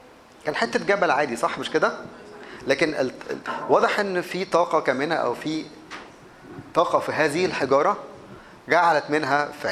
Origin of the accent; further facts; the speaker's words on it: Egypt; عندنا في مصر في وكالة البلح الخردة دي.